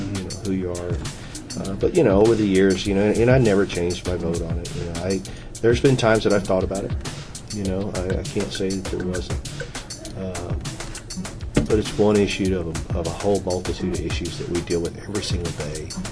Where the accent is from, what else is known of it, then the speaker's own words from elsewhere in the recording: Louisiana, United States; I'm from Louisiana. It's a right-to-work state, so I get right-to-work.